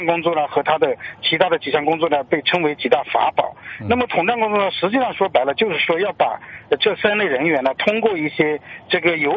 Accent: China; 我也是作为一个中国人，我也愿意乐见其成。

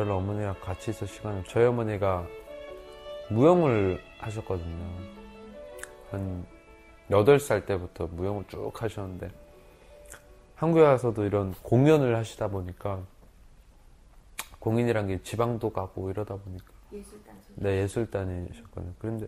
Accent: North Korea; now in South Korea; 진짜 북한 사람이에요? 네 북한 사람이에요.

